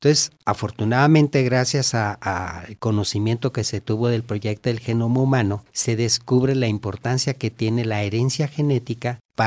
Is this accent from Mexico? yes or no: yes; Durango, Mexico; Y entonces, por circunstancias familiares, regresé a mi tierra, aquí a Durango